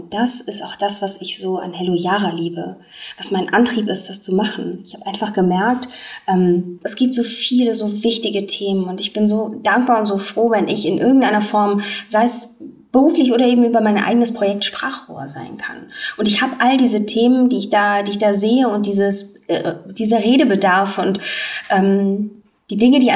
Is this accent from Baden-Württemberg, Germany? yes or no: yes; Baden-Württemberg, Germany; ich bin einfach im Westen aufgewachsen. Ich hatte nie wirklich Berührung mit dem Osten und mit Leuten aus Ostdeutschland. Ich komme aus einem kleinen, behüteten Dorf in der Nähe von Baden-Baden.